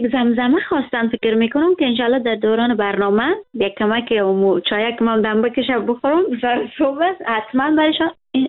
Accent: Herat, Afghanistan; now in Europe; من افغان هستم، کل افغانستان دوست دارم. خب من از هرات هستم.

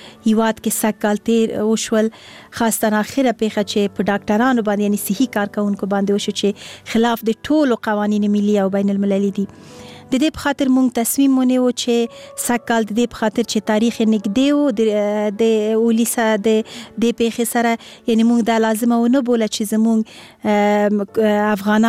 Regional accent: Afghanistan; مونږ هم افغانان یو

